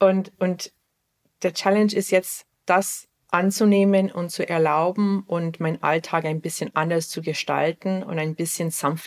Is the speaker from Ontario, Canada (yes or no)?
no; Montreal, Quebec, Canada; Also ich war zwischen München und Montreal sehr viel. Also das weißt du, ich bin ja ursprünglich aus Montreal und fliege ja immer sehr viel hin und her, immer noch.